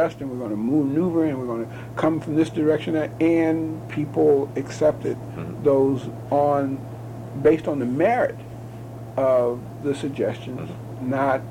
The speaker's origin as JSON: {"language": "English", "town": "Chicago", "region": "Illinois", "country": "United States", "tie": "born or raised there", "lives_now": "Tacoma, United States", "said": "I'm 51 years old. I was born in Chicago, came up in a labor family of organizers, UAW, mine mill and smelter workers."}